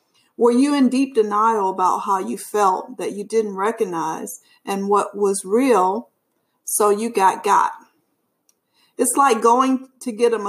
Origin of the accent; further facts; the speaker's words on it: Alabama, United States; now in Houston, United States; I live in the Houston area. I'm originally from Alabama, a country girl at heart.